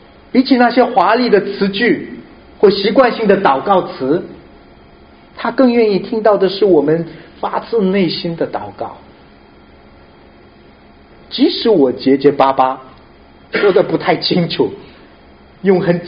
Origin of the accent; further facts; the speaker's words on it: South Korea; 我是一位韩国牧者，成长在韩国教会